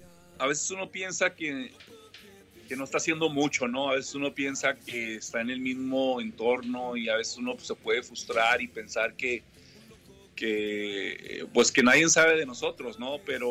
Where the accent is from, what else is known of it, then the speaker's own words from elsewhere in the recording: Chihuahua, Mexico; born there; nací en México, nací hace ya 44 años, nací en el norte de México, en un gran estado que se llama Chihuahua, que es frontera con Estados Unidos.